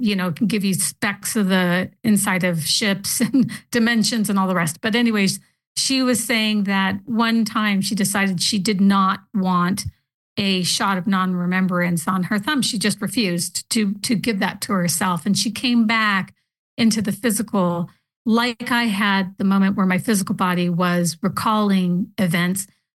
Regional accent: Parker, United States; That's what happened to me here in Parker, my hometown.

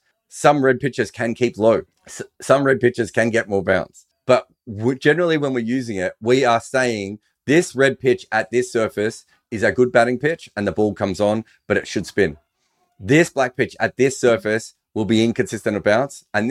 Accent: Australia; when I was growing up in Australia

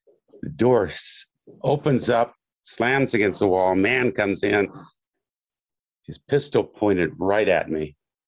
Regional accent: Kansas, United States; He's a guy I grew up with in Kansas, a couple years younger than I was.

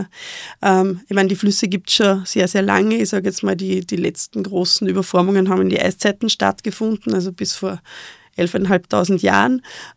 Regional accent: Upper Austria, Austria; ich bin aus Oberösterreich.

